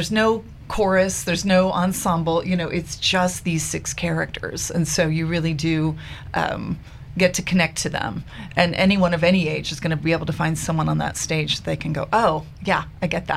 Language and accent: English; Texas, United States; certainly I'm from the Dallas-Fort Worth area, and a lot of theaters are struggling there to get audiences in after COVID